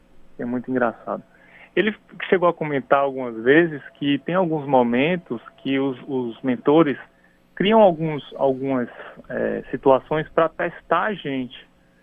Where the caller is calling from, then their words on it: Salvador, Bahia, Brazil; Eu sou daqui de Salvador